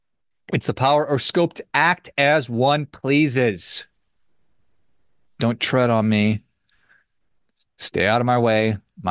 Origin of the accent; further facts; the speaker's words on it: United States; born there; Because for me, I was born in the United States. And so I've never known anything other than the freedoms that we enjoy.